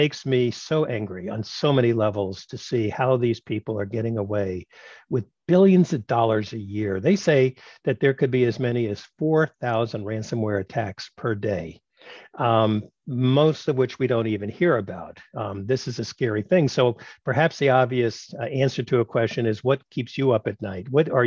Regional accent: Brooklyn, New York, United States; You know, I grew up in Brooklyn, New York

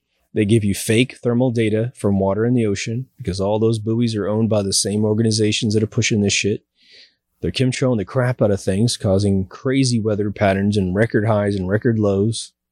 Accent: Chanute, Kansas, United States; It's at this kind of lodge at this really cool park that we have in my hometown, Chanute, Kansas.

